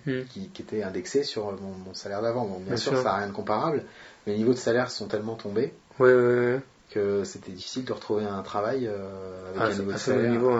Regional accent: Île-de-France, France; now in Paris, France; Je suis né en banlieue, dans les Hauts-de-Seine, 92.

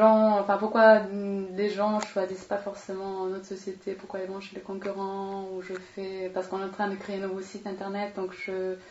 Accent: Sweden; French is a second language; J'ai 32 ans, je viens de Suède

